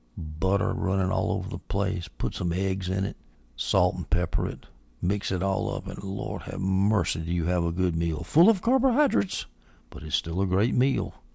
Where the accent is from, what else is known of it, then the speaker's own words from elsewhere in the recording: the South, United States; I like that word because I'm from the South.